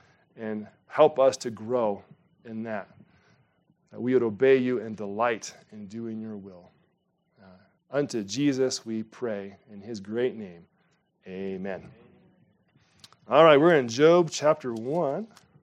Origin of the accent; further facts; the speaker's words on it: United States; it was a law that, obviously, as an American, I wasn't quite aware of.